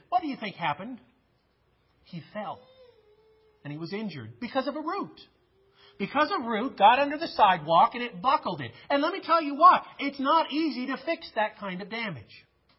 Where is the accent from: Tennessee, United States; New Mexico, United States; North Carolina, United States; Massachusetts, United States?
New Mexico, United States; Las Cruces; I told you earlier, I grew up on a pecan farm, and we grew up down in the Las Cruces, New Mexico area, right on the river.